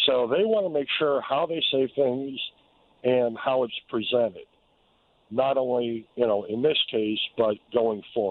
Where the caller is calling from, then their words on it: Alabama, United States; I'm in Alabama.